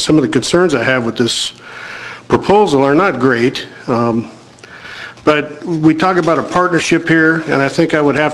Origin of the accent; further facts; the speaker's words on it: Eugene, Oregon, United States; And even though Florence is a beautiful area and I love it here, and I am an Oregonian, I was born in Eugene, and I plan to retire here, and I want to retire on my property in Coast Village.